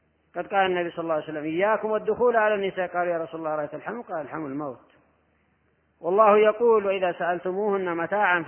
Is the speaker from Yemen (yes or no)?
yes; Hadramaut, Yemen; ومن العادات أيضا عندنا في حضرموت في هذا الشهر المبارك